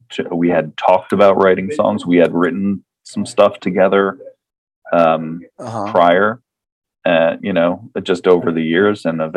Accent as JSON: {"language": "English", "region": "New Jersey", "country": "United States", "said": "I mean, I'm from New Jersey, so traffic. Come on."}